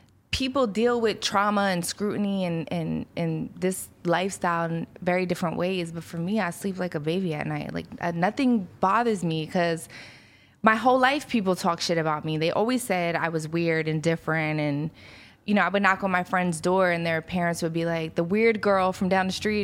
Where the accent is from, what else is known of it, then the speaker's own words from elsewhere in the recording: Philadelphia, Pennsylvania, United States; I grew up very poor in Philly.